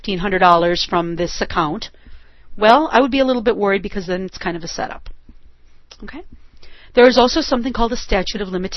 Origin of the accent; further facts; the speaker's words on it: Wisconsin, United States; Senator Proxmire from my home state of Wisconsin